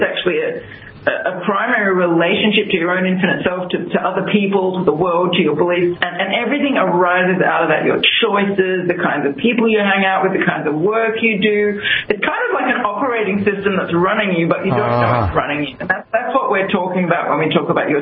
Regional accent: Australia; I'm from Australia.

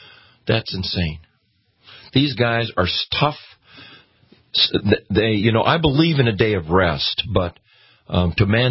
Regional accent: Minnesota, United States; And I'm a Minnesotan born and bred. It breaks my heart.

